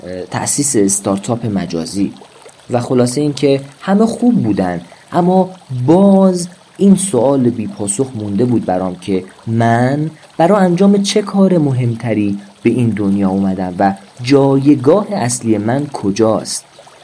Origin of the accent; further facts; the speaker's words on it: Shiraz, Fars, Iran; متولد 1369، اصالتاً از قوم غیور لور و بزرگ شده شیراز هستم.